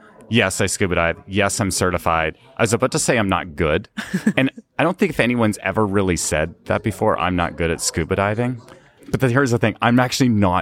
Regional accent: Canada; So when I was a kid growing up in Canada, like every kid in Canada, they want to be a hockey player.

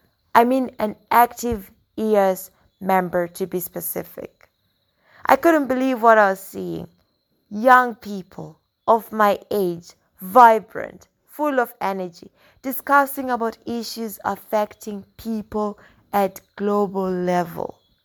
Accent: Chiredzi, Masvingo, Zimbabwe; I'm from Zimbabwe, like you already mentioned. I come from a small town called Chiredzi, which is well known for its sugarcane production.

